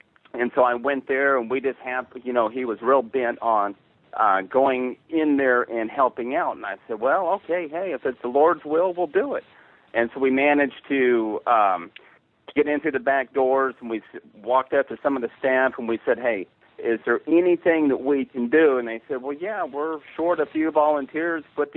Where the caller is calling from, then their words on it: Tulsa, Oklahoma, United States; Okay, well, I'm calling from Tulsa, Oklahoma.